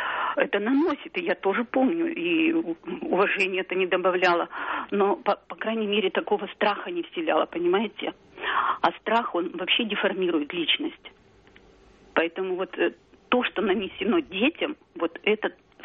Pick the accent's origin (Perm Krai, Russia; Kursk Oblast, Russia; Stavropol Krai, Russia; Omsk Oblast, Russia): Omsk Oblast, Russia; Omsk; я из Омска.